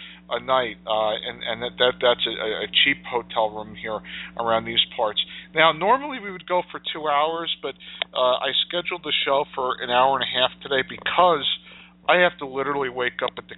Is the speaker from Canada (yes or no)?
no; New Jersey, United States; And obviously, I'm from New Jersey, Central Jersey.